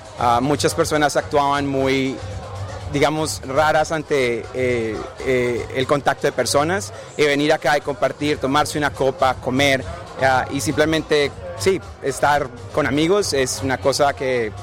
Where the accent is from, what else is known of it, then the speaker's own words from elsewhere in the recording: Colombia; now in Australia; Vivimos en Australia y acá esas realidades no, muchas personas no las conocen. Y como latino es muy interesante ver la realidad de otros países. Inclusive yo como colombiano, yo reconozco que eso existe